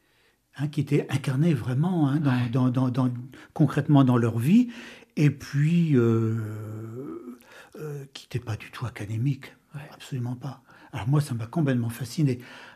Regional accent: Normandy, France; Mais je suis normand, clairement.

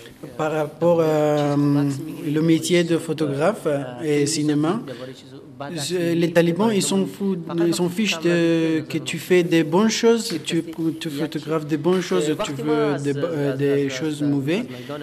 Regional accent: Afghanistan; French is a second language; now in France; que je me sens directement en danger en Afghanistan. Du coup, je suis parti d'Afghanistan.

